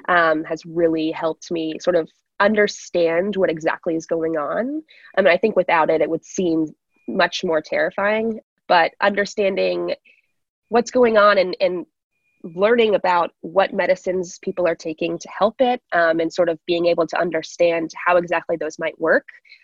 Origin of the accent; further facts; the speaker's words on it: Virginia, United States; I'm actually from Virginia originally, and I studied crop and soil sciences.